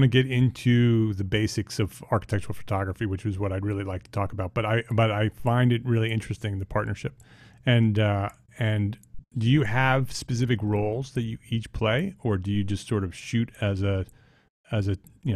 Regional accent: Paramus, New Jersey, United States; I grew up in Paramus.

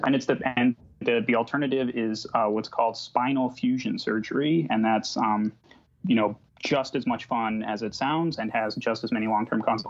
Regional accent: Illinois, United States; also born or lived in Texas; I grew up in Illinois and went to school in Texas, and then I eventually landed in the Bay Area

